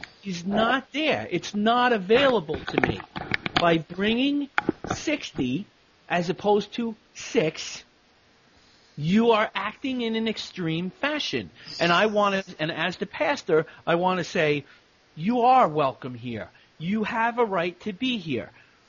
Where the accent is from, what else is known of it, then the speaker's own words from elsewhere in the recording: New York, United States; I'm still a New Yorker, but I made a decision to go this route.